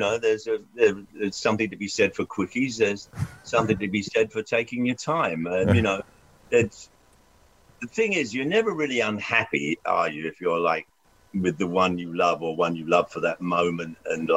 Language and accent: English; London, United Kingdom; I used to go and see them when I was growing up in London.